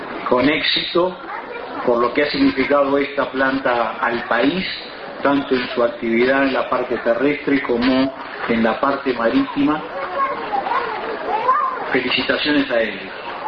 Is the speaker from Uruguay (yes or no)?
yes; Uruguay; que reconozcamos esas raíces como uruguayos y como ancapianos